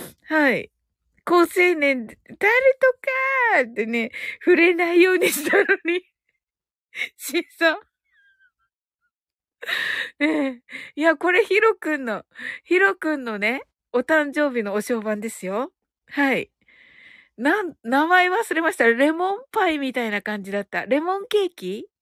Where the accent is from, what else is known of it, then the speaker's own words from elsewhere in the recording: Kyushu, Japan; 私、九州人だけど、